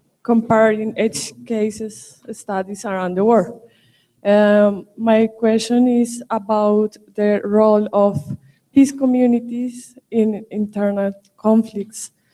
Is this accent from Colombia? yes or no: yes; Colombia; I'm from Colombia.